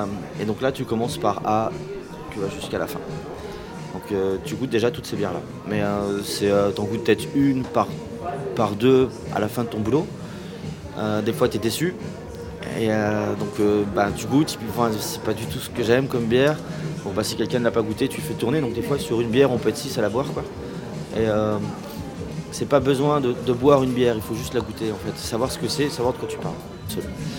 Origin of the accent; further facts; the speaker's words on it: France; now in Belgium; comme je te disais, je suis français. En France, la bière, c'est pas du tout ça.